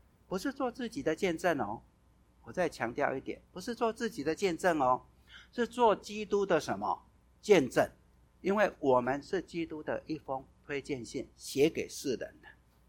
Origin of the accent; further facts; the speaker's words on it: China; 我们中国人常讲日久才怎样见人心，对不对？